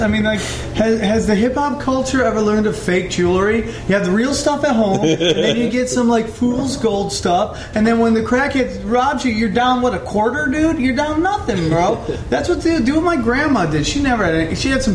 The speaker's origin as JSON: {"language": "English", "region": "New York", "country": "United States", "tie": "born or raised there", "said": "my hometown is just like, dude, it's got the highest rate of incest and welfare recipients in all of New York, right?"}